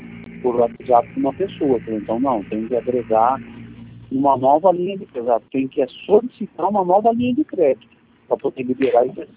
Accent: Pirassununga, São Paulo, Brazil; eu sou de Pirassununga

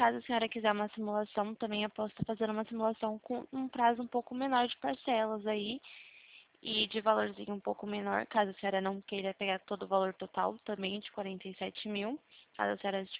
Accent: Cordeirópolis, São Paulo, Brazil; Eu sou de Corderópolis, SP, São Paulo.

